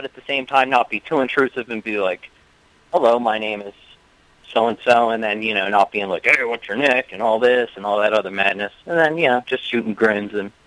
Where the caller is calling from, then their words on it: Philadelphia, Pennsylvania, United States; Yes, Philadelphia.